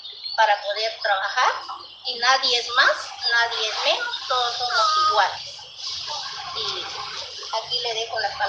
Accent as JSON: {"language": "Spanish", "town": "Aldea Nimina", "country": "Guatemala", "said": "Vengo de Aldea Nimina."}